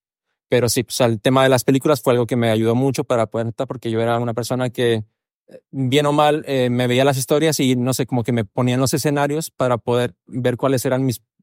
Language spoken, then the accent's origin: Spanish; Mexico; now in Barcelona, Spain; yo me vine de México a Barcelona, aún dentro del armario, y me tocó vivir esta experiencia de cambio hasta que llegué a Barcelona hace 8 años aproximadamente.